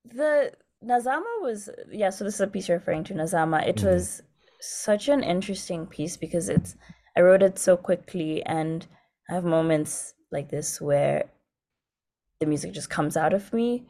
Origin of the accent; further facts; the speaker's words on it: Coast, Kenya; growing up in Kenya, the coast, we have the Indian Ocean and there's a reef, so all of the waves are broken.